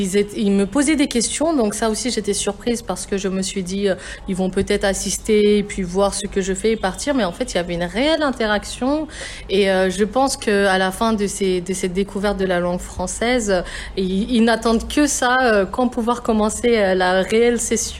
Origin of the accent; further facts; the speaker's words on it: France; now in Bangladesh; comme je viens moi-même de France